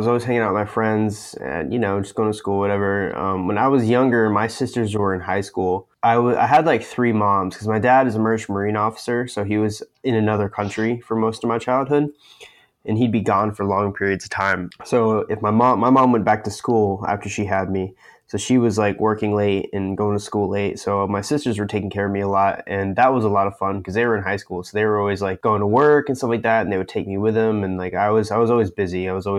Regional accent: Pensacola, Florida, United States; born there; So I was born on October 22nd, 1998, in the city of Pensacola, Florida, the western gate to the Sunshine State. The city of Five Flags, the 850, you know, in the other side of Florida where I currently live.

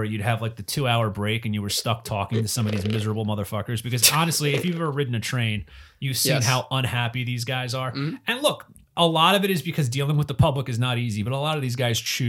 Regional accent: New Jersey, United States; I go, hey man, I'm from New Jersey. I didn't know how to work the machine.

